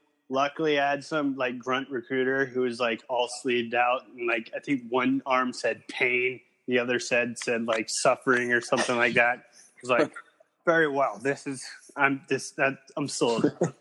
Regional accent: Kimberly, Idaho, United States; But I grew up in a one stoplight town, place called like Kimberly, Idaho.

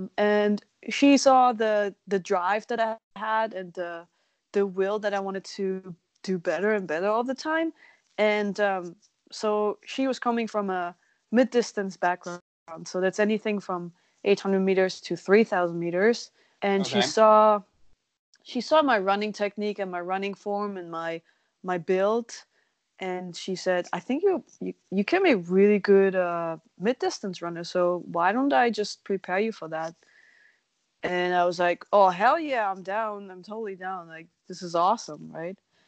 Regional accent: Germany; So I was born in Germany. I grew up in Germany.

